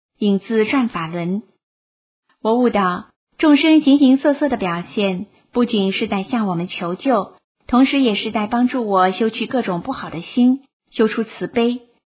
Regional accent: China; 作为一个中国人，我很自豪。

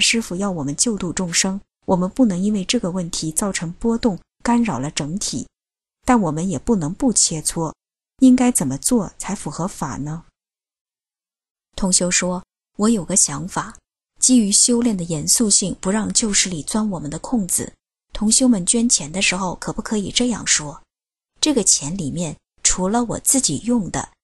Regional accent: China; 因为对联是我们中国人的传统

